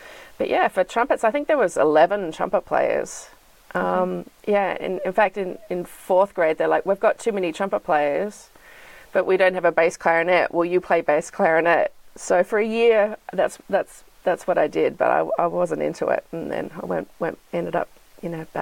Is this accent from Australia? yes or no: yes; Sydney, New South Wales, Australia; So I grew up in Sydney, and in this part of Sydney, we sort of identify ourselves by our closest beach. So I would say I'm from Manly, which is, you know, Manly Beach, which is just down the road.